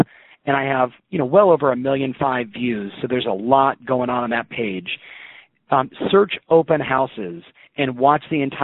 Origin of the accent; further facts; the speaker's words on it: Irvine, California, United States; new agent near Irvine, California, right here in my hometown.